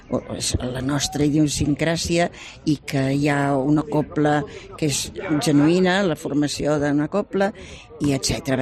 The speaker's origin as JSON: {"language": "Catalan", "town": "Ripoll", "region": "Catalonia", "country": "Spain", "lives_now": "Barcelona, Spain", "said": "jo sóc de Ripoll, però que havia vingut a acabar els estudis a Barcelona. Em vaig casar amb un barceloní, vaig viure en aquest districte i encara hi visc"}